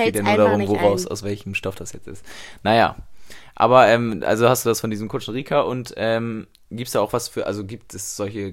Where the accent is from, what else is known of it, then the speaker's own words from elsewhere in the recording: Lower Saxony, Germany; Wir sind aus Niedersachsen